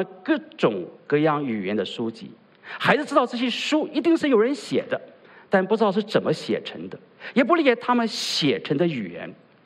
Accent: China; 我们在中国大陆或者在无神论环境中长大的人

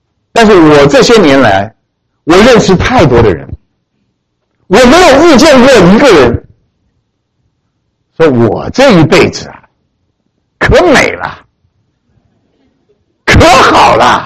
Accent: China; 我们中国人真有经验嘛，所以我们常常讲说牙疼不是病啊。

